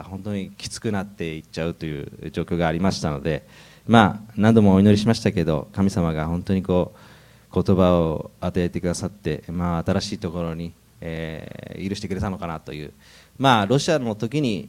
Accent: Nagasaki, Japan; also born or lived in Miyazaki; 一緒に長崎で育って、みんなが 育っていって

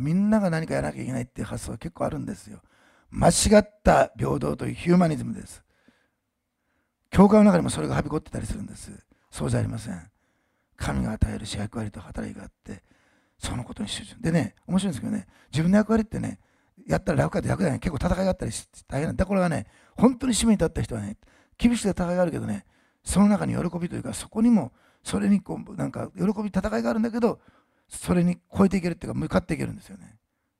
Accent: Osaka, Japan; 私大阪人だから食べ物のことで問題になるとホッとするんだよね

